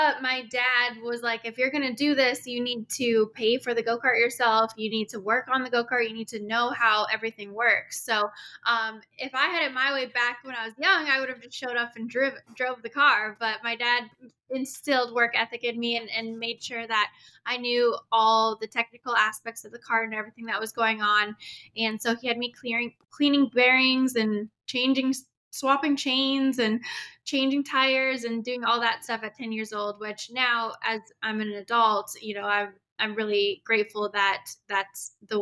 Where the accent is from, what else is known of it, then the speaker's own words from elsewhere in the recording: Winnipeg, Manitoba, Canada; now in United States; I'm from Winnipeg, Manitoba, Canada, now living in the U.S., where I moved here to pursue my dreams as a NASCAR driver. Originally grew up racing on dirt tracks in the northern states